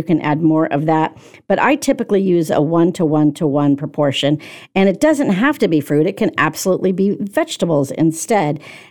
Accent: Ireland; I absolutely am feeling Irish. Well, I am Irish, but not Irish whiskey.

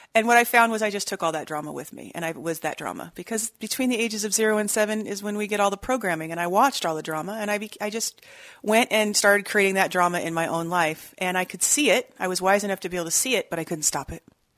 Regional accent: California, United States; So I was raised in California, and my background is pretty abusive.

